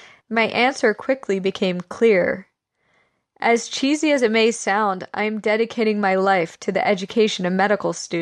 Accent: Pennsylvania, United States; also born or lived in Philadelphia; now in Los Angeles, United States; I grew up in Delaware County, Pennsylvania. I lived in Philadelphia until I moved to Los Angeles

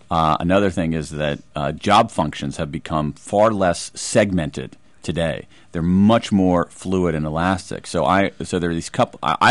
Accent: Wilmington, Delaware, United States; born there; I'm old enough barely to remember the Fuller Brush Man. In fact, I was born in Wilmington, Delaware, and I do remember Fuller Brush Man coming to my parents' house in Wilmington

